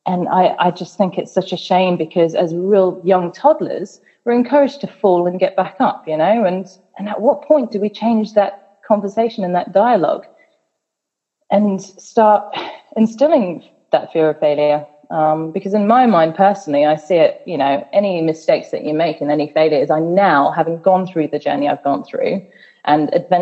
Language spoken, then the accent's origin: English; South Africa; when I was about 6 or 7, I was growing up in South Africa, and it was quite an outdoors country